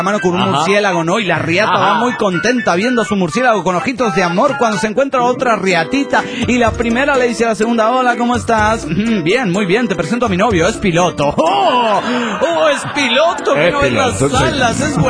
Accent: Bahía Blanca, Buenos Aires Province, Argentina; de Bahía Blanca

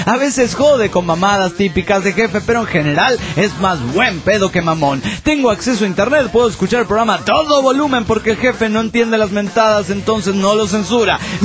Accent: Coronel Pringles, Buenos Aires Province, Argentina; de Coronel Pringles, Argentina.

